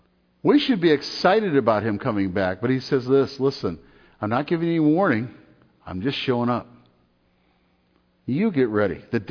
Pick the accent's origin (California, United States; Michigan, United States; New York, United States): Michigan, United States; Detroit; I grew up in Detroit.